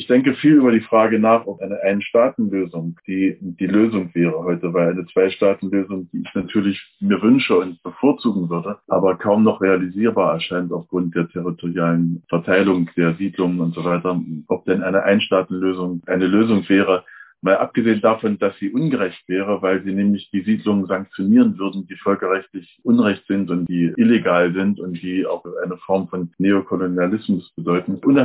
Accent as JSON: {"language": "German", "country": "Germany", "tie": "born or raised there", "said": "ich bin in der DDR geboren und groß geworden."}